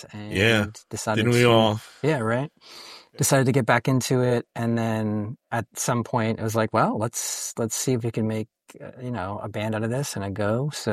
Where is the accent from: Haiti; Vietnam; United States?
United States; Bethlehem, Pennsylvania; also born or lived in Philadelphia; I am born and raised in Bethlehem, Pennsylvania. And then shortly after college, moved down to Philadelphia for 7 or so years and played in a bunch of bands down there.